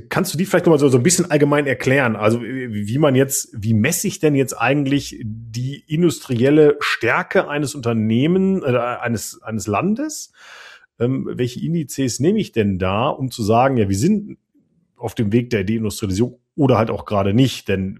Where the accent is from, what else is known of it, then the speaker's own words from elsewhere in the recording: North Rhine-Westphalia, Germany; Ich bin das Kind des Ruhrgebiets. Ich weiß, wie Städte aussehen können